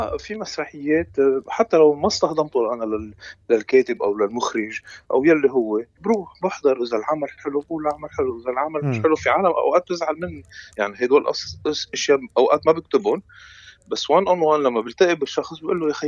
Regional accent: Lebanon

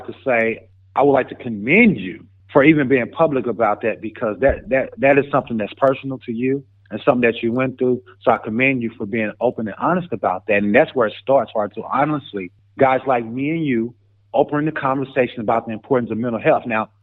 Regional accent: St. Louis, Missouri, United States; now in Kansas City, United States; So, yes, it's a great day to be in Kansas City. I'm from St. Louis, Missouri. You're not going to hear a lot of people say that.

